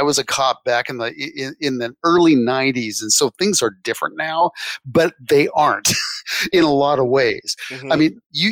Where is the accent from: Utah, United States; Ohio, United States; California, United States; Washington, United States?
Washington, United States; But I'm from Washington. And just to be clear, that's Washington, the state, you know, like on the, you know, severe west side, not D.C., the capital.